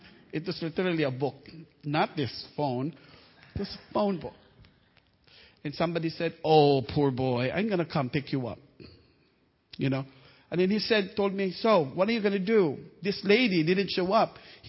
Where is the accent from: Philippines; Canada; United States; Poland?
Philippines; You know, sometimes because Filipinos are so, they're just like really on the fringes. We want to keep quiet. We don't want to be involved. Just leave us alone. That's the culture.